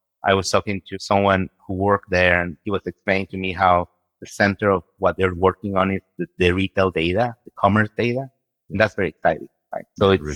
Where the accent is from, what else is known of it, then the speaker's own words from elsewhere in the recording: Guatemala; now in United States; Yeah, so I'm originally from Guatemala in Central America. And when I moved to the US